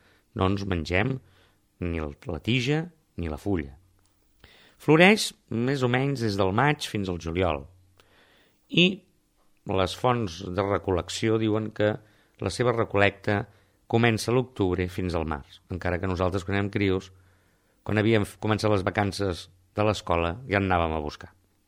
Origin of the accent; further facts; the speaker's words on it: La Torre de l'Espanyol, Catalonia, Spain; sobretot a la zona on sóc jo, estic a prop de Vinebre, jo sóc de la Torre, baixàvem en bicicleta de petits a buscar-les a la vora del riu